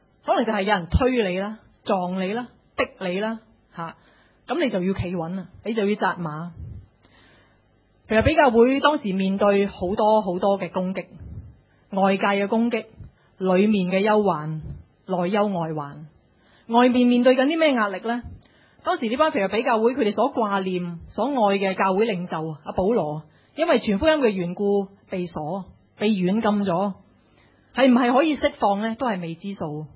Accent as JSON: {"language": "Cantonese", "country": "China", "said": "其实我们中国人这个情况就更加严重"}